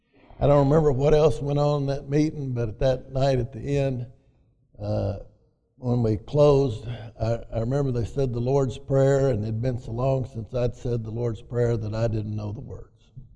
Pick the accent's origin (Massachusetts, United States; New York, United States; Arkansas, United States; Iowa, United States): Arkansas, United States; Sheridan; I'm from Sheridan, Arkansas, and I'm glad to be here tonight.